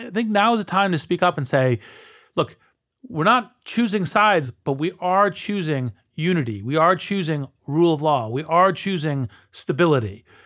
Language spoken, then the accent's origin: English; United States; Let me just speak as an American here